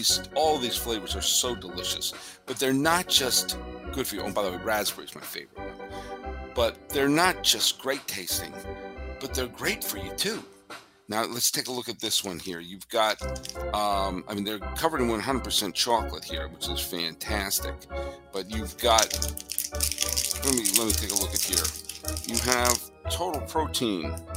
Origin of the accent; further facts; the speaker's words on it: New England, United States; also born or lived in San Francisco Bay Area / New York; now in Los Angeles, United States; I was raised in New England, and we moved to the San Francisco Bay Area in time for the Giants and the A's to be very good. I moved to New York